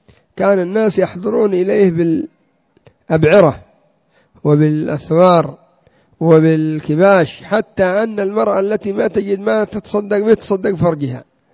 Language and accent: Arabic; Yemen; وعندنا في اليمن قبور كثيرة لها الآن مناسك مثل قبر هود